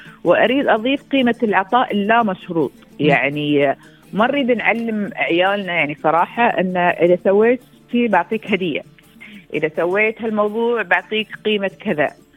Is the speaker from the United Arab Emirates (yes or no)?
yes; United Arab Emirates; بلادنا الإمارات الحبيبة، كل إماراتي وكل مقيم